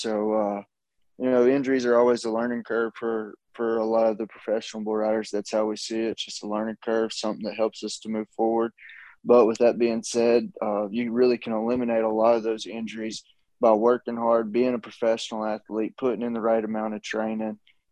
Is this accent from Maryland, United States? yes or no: no; Tazewell, Virginia, United States; Yep, Southwest Virginia. I grew up in Tazewell, Virginia.